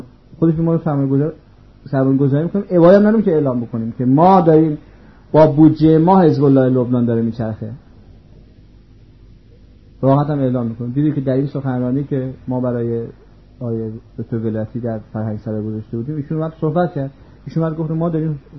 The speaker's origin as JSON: {"language": "Persian", "country": "Iran", "said": "فهمید من ایرانی هستم،"}